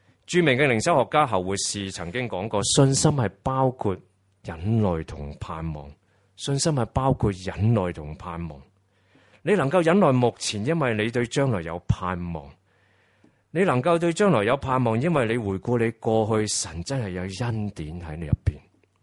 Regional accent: Hong Kong; 她比我们香港人我们比较熟悉阿

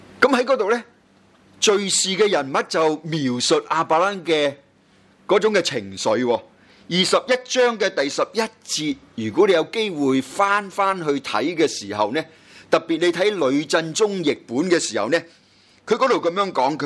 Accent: Guangdong, China; accent: Cantonese; 用我们广东话来讲

